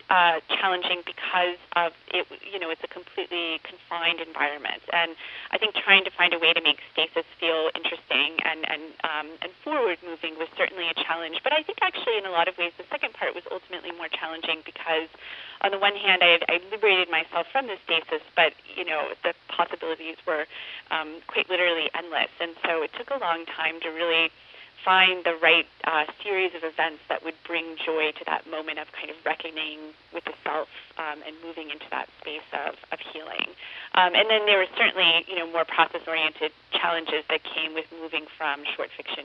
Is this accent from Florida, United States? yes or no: yes; Florida, United States; I'm from Florida, and I lived there from childhood until I was in my early 20s, and I do think it's a place where the surreal and the peculiar abound.